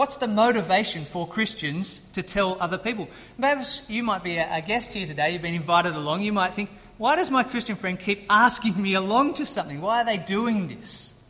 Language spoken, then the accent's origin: English; Australia; If you hadn't picked up my accent, I'm from Australia originally.